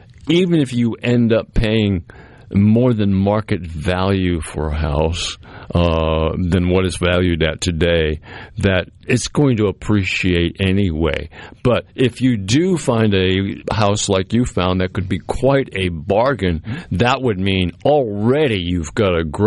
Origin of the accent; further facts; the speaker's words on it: Massachusetts, United States; The house I grew up in Massachusetts, right on the water, also had a full basement